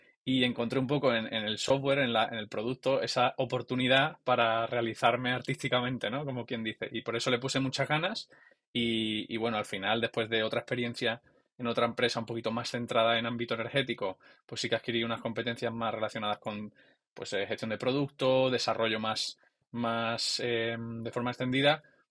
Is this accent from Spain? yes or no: yes; Jerez de la Frontera, Andalusia, Spain; born there; now in Cantabria, Spain; Jerezano de nacimiento, a la gente le suele sorprender porque ya no tengo mucho acento.